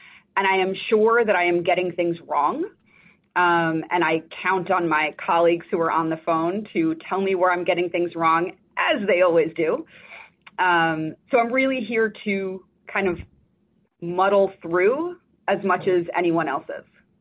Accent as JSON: {"language": "English", "town": "Brooklyn", "region": "New York", "country": "United States", "tie": "born or raised there", "said": "I grew up in Brooklyn, so did my dad, so does my grandfather, so did my great-grandfather. So I have the real Brooklyn DNA."}